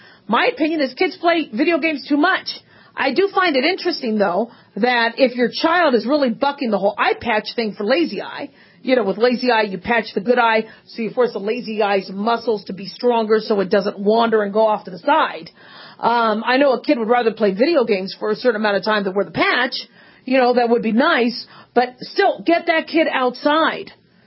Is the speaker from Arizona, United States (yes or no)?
yes; Phoenix, Arizona, United States; I mean, you know, we grew up in Phoenix. It was very, very hot.